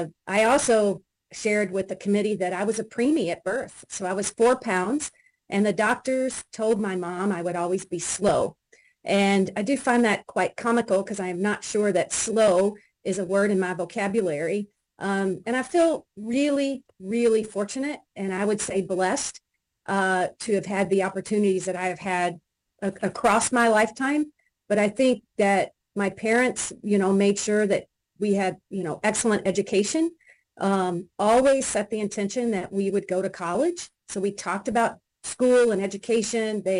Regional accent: Louisville, Kentucky, United States; also born or lived in Owensboro; I was born in Owensboro, Kentucky, Western Kentucky, but our family moved to Louisville, Kentucky. That is Louisville or Louisville. But when I was three

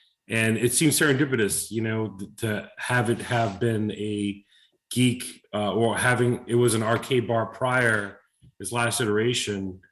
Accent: Brooklyn, New York, United States; where I grew up in Brooklyn, originally was my area was called Flatbush. It was a really bad area.

